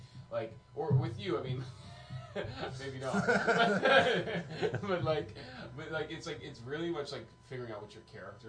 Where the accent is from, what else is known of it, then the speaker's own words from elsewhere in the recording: Wellington, New Zealand; now in United States; I grew up there. Yeah, I grew up there. Yeah, yeah. So I'm American, obviously, but my... my parents moved there when I was like 9, and so we just lived there for most of my life.